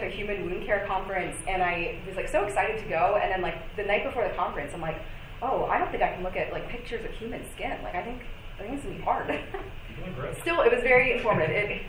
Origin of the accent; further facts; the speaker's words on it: Maryland, United States; So this was where I grew up in Maryland.